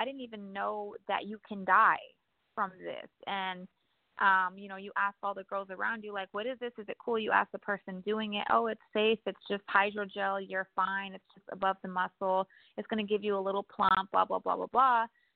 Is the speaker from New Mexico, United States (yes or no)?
yes; New Mexico, United States; now in Las Vegas, United States; Growing up where I grew up in New Mexico, you didn't see anybody working out.